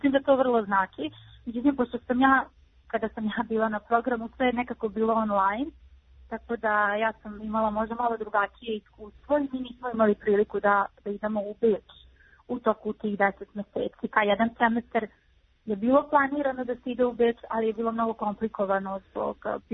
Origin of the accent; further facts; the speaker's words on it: Novi Sad, Vojvodina, Serbia; dolazim iz Novog Sada.